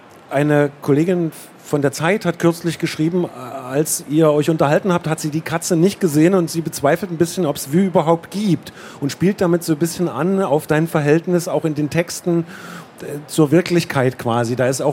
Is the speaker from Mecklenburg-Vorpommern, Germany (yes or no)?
yes; Mecklenburg-Vorpommern, Germany; now in Leuna, Germany; Wir sind im selben Jahrgang geboren, wir stammen beide aus Mecklenburg, wir haben beide eine intensive Verbindung nach Leipzig und auch mit Leuna verbindet uns was. Ich lebe nämlich dort